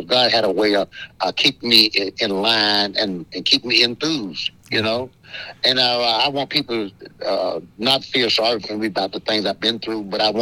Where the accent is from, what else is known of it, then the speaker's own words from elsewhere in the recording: Louisiana, United States; born there; now in Chicago, United States; But when I was born in Louisiana, but I migrated to Chicago, thought I was going to have a better opportunity as a black man, as a blues man in Chicago.